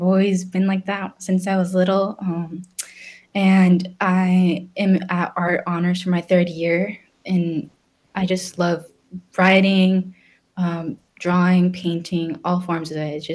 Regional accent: Santa Barbara, California, United States; And I was born and raised here in Santa Barbara, very lucky and like grateful for that.

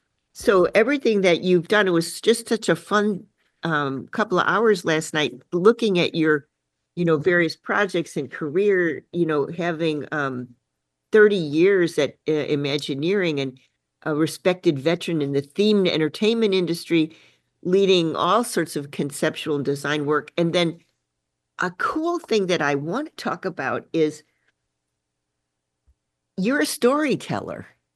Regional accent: Chicago, Illinois, United States; And of course, I grew up in Chicago.

